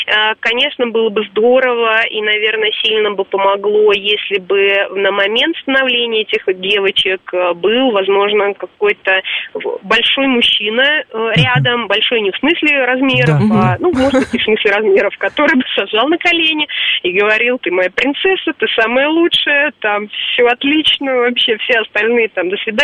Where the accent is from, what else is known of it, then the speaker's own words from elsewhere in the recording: Moscow, Russia; я из Москвы.